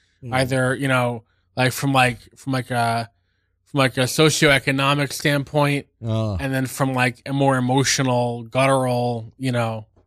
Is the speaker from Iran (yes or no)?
no; Staten Island, New York, United States; because I grew up in Staten Island and wasn't too much to do.